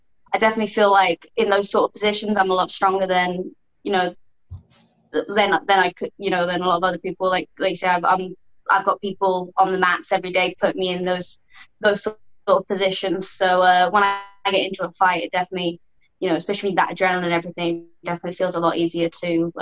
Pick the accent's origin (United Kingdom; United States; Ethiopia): United Kingdom; I'm British, obviously.